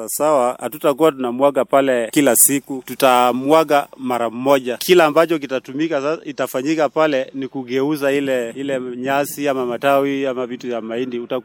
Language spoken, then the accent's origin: Swahili; Busia County, Kenya; Jinsi ulivyosema, mimi natoka eneo bunge la Teso Kusini, hasa Amkura Central Ward, Okatekok sub location.